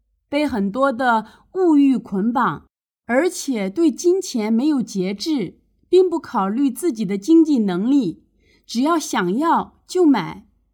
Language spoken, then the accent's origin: Chinese; Guangdong, China; 我出生在广东一个普通的农民家庭，是家里最小的。我家以养鱼为生，方圆几里中就只有我们一家五口人